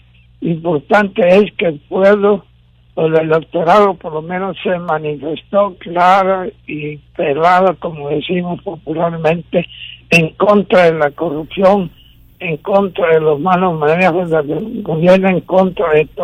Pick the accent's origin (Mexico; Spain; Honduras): Honduras; antes que ser banquero, soy hondureño.